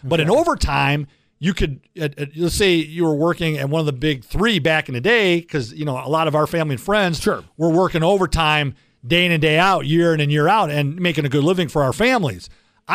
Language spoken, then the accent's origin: English; United States; I'm not a Democrat or Republican, I'm an American.